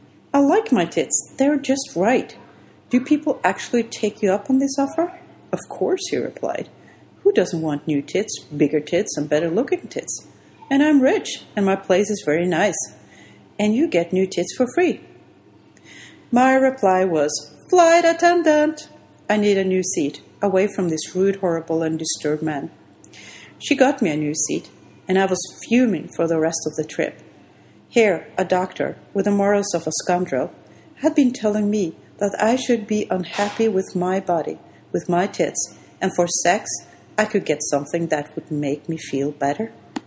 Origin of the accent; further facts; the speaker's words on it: Norway; English is a second language; I said I was from Norway, the Wonderland.